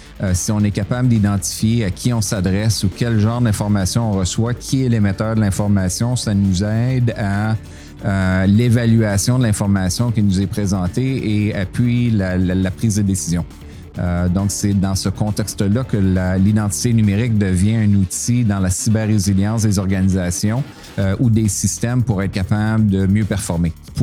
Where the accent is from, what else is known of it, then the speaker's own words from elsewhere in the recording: Quebec, Canada; born there; Moi, je suis né au Québec.